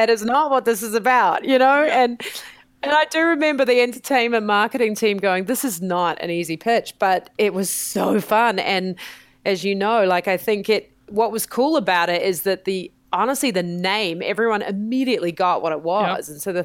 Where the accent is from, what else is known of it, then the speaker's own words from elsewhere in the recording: New Zealand; accent: New Zealand; now in United States; I mean, I come from New Zealand, you can tell by the accent